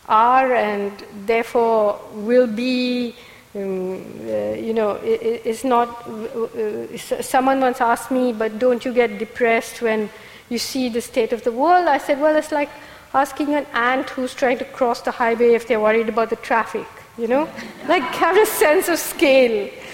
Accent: Kerala, India; I grew up in Kerala, where The God of Small Things is set. I grew up on the banks of a river. I grew up in a village where there was no restaurant, no cinema hall, no shop

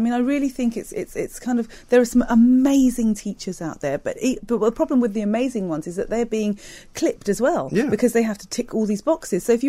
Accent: United Kingdom; born there; I'm Greek, okay? So I come from a culture, I'm British born, but I'm Greek

